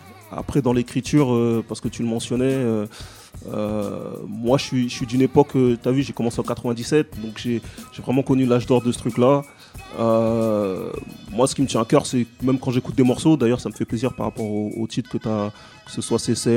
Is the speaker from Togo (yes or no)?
yes; Togo; Moi, je suis originaire du Togo, ça se trouve dans le golfe de Guinée, entre le Bénin et la Côte d'Ivoire.